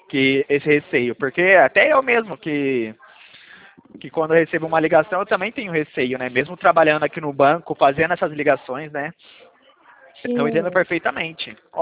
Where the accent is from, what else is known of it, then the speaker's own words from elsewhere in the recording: Valinhos, São Paulo, Brazil; eu sou daqui de Valinhos, São Paulo